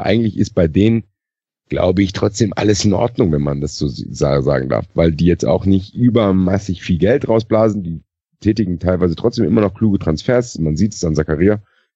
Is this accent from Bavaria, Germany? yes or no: no; Frankfurt, Hesse, Germany; da kann ich als Frankfurter ein Lied von singen